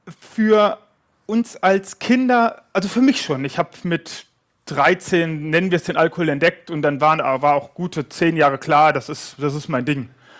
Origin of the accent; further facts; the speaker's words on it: Odenwald, Germany; also born or lived in Gelsenkirchen; Ja, ich bin in Gelsenkirchen geboren, aber aufgewachsen im tiefen Odenwald, in 300-Mann-Dorf.